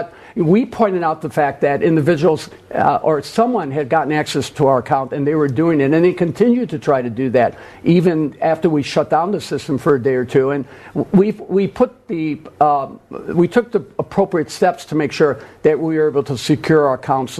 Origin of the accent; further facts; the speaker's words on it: United States; I come from a Greek-American immigrant family, born and raised in the South Side, six veterans in my household, including myself, four police officers, now three